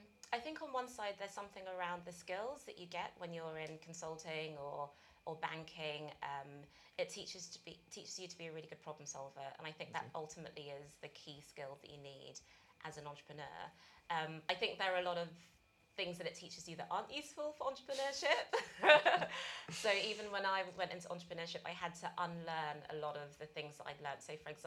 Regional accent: United Kingdom; my background is I'm Nigerian, but as my accent gives away, I was born and bred in the UK.

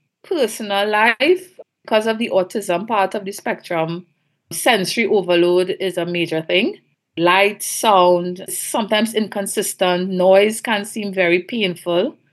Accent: Trinidad, Trinidad & Tobago; now in Tobago, Trinidad and Tobago; Well, actually, I grew up in Trinidad. I moved to Tobago within the last 10 years, but the experience is pretty much the same on both islands. We are twin islands.

